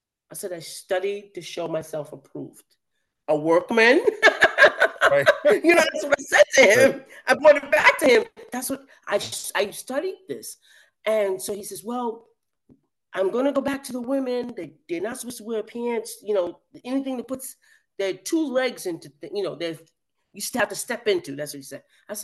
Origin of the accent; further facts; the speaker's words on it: New York, United States; So, of course, I'm from New York.